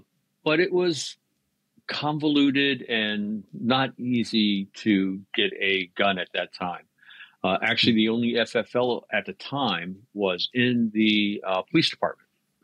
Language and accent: English; United States; So I'm a native Washingtonian. There are not a whole lot of us around.